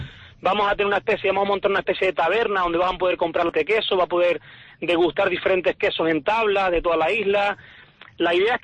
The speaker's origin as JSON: {"language": "Spanish", "town": "La Laguna", "region": "Canary Islands", "country": "Spain", "said": "yo estudié ingeniería química, soy de La Laguna, soy lagunero."}